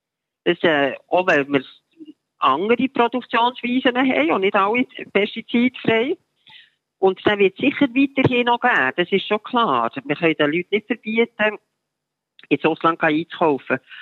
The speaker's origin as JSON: {"language": "German", "country": "Switzerland", "said": "als Schweizer und Schweizerinnen"}